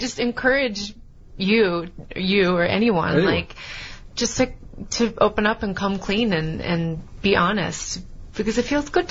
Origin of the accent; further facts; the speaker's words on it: Chicago, Illinois, United States; Man, I'm from Chicago, aren't I?